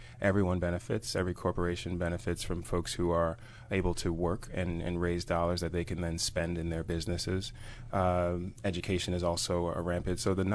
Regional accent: New York City, New York, United States; I grew up in New York City on Staten Island.

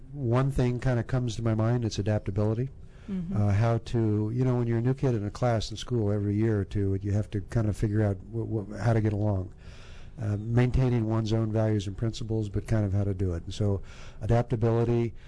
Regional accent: Washington, District of Columbia, United States; born there; also born or lived in London, United Kingdom / Tokyo, Japan; I grew up, I was born in Washington, D.C. I spent some time on the East Coast and on the West Coast, and early in my grammar school years, we lived in London, England, right downtown by Marble Arch.

